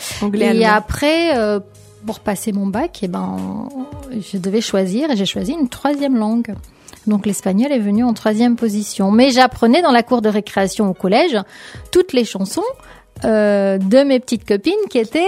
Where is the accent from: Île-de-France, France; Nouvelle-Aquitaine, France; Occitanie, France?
Nouvelle-Aquitaine, France; qui fait référence à ma région d'origine, mon département d'origine, qui est la Charente-Maritime